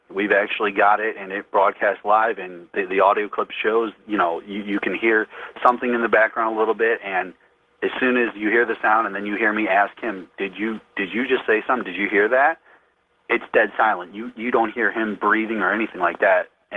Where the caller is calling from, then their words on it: St. Louis, Missouri, United States; I'm calling from St. Louis, Missouri, sir.